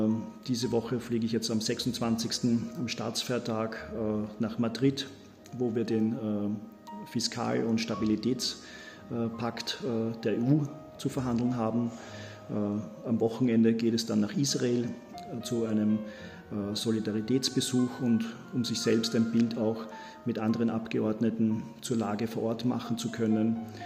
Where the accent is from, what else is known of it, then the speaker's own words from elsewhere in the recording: Korneuburg, Lower Austria, Austria; in der Heimat, in Korneuburg, in meiner Heimatstadt